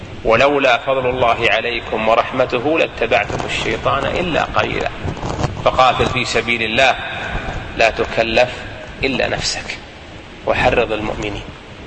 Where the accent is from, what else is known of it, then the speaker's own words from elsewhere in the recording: Saudi Arabia; إمامنا في بلدنا المملكة العربية السعودية